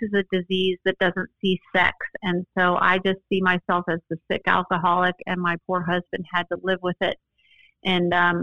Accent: Boulder, Colorado, United States; I grew up in Boulder, Colorado.

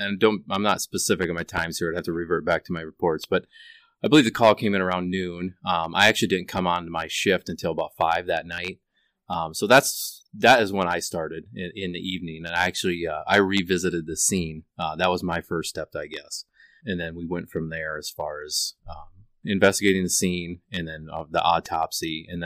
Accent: Cresco, Iowa, United States; now in Manchester, United States; No, I'm originally from the Cresco area.

